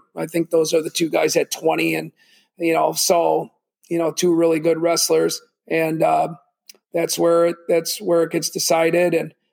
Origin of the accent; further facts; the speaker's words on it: Bayport, United States; I grew up wrestling in Bayport and followed my brother wrestling there and my older brother coaching